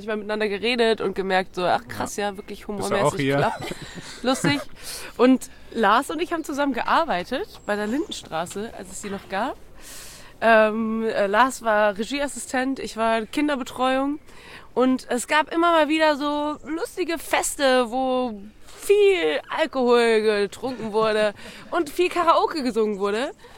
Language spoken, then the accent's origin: German; Cologne, North Rhine-Westphalia, Germany; Und ich bin tatsächlich in Flittert aufgewachsen.